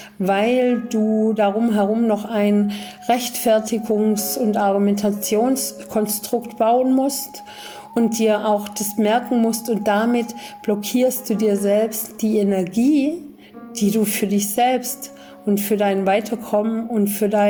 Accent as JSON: {"language": "German", "country": "Germany", "tie": "born or raised there", "said": "ich bin eben in Deutschland groß geworden"}